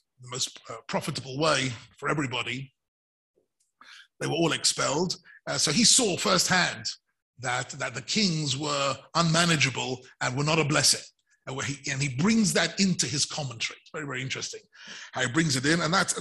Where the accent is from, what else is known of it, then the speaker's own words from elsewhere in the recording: England, United Kingdom; like I'm British, right? So in England, we've got a queen, right?